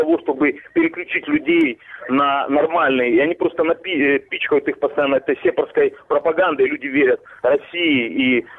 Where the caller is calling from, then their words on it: Donetsk Oblast, Ukraine; я из Донецкой области.